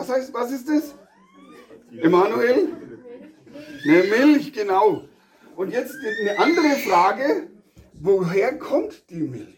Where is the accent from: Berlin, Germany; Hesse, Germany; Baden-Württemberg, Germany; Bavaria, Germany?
Bavaria, Germany; So sagt man es bei uns in Franken öfters.